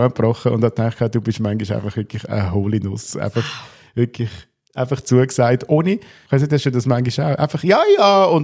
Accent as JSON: {"language": "German", "region": "Aargau", "country": "Switzerland", "tie": "born or raised there", "said": "also ganz dort in der Nähe, wo ich aufgewachsen bin"}